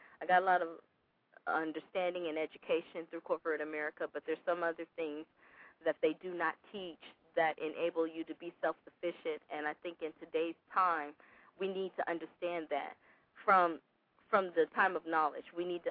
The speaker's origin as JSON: {"language": "English", "town": "Pomona", "region": "California", "country": "United States", "tie": "born or raised there", "said": "Small little town in California called Pomona, between the Inland Empire and Los Angeles. And can I say I grew up in Pomona"}